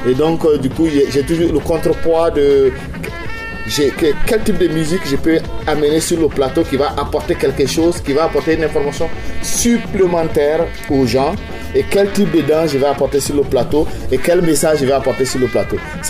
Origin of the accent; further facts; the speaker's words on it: Burkina Faso; Moi, je suis originaire du Burkina Faso, où tout est à construire dans ces pays-là.